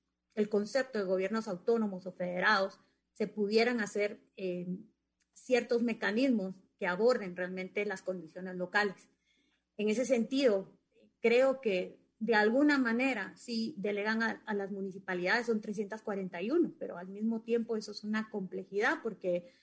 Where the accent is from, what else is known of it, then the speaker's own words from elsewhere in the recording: Guatemala; nosotros como guatemaltecos tal vez maduramos